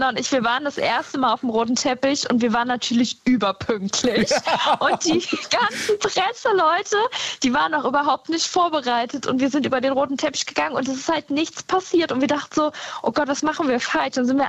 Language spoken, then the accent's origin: German; Adenau, Rhineland-Palatinate, Germany; Also wir sind ja wirklich in der Eifel aufgewachsen, in der Kleinstadt. Ich zum Beispiel in Adenau, direkt am Nürburgring.